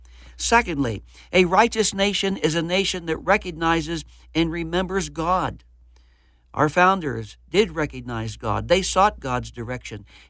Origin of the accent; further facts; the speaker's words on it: United States; I'm so thankful that I am an American, and praise the Lord for the fact that He has put me in this country.